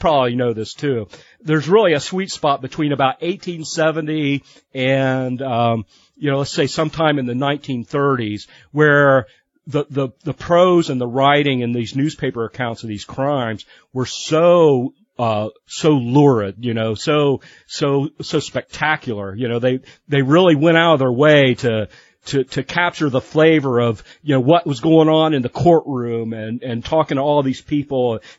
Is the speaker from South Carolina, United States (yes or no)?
no; Lima, Ohio, United States; a day or two after they busted him out of Lima. So we have that little bit of local connection to my hometown.